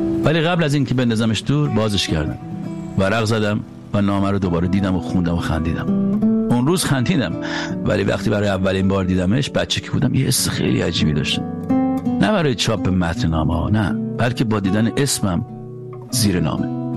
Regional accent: Iran; moved away; از ایران که اومدم بیرون

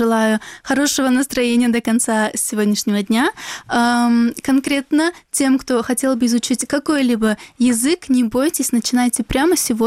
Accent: Crimea, Ukraine; мы крымские татары

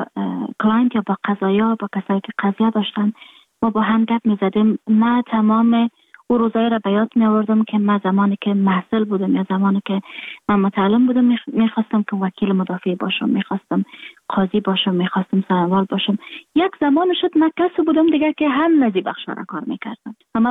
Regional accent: Afghanistan; moved away

